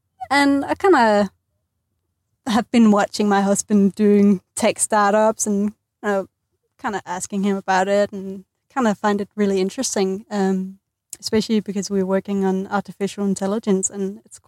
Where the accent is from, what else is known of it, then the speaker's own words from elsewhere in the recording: Denmark; now in Dunedin, New Zealand; my husband grew up in Dunedin and I'm originally from Denmark. So we've been living in Denmark for the past 10 years